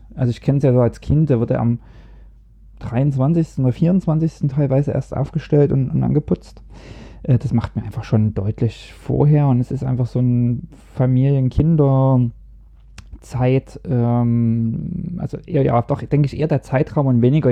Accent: East Germany, Germany; Ich komme dann aus dem Osten

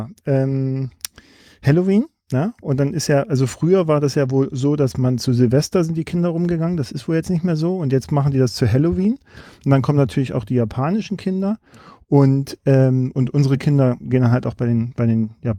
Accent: Saxony, Germany; ich komme aus Sachsen und meine Frau kommt hier aus Schleswig-Holstein

